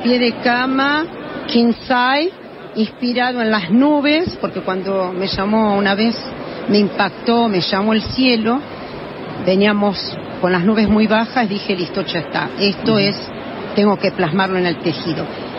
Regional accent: Vicente López, Buenos Aires Province, Argentina; Primero quería aclararte que nací en Buenos Aires.

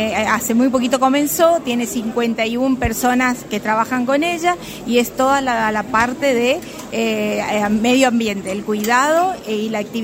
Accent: Chaco, Argentina; soy de Chaco y estoy en la comisión directiva de FAEBIT, ¿verdad?

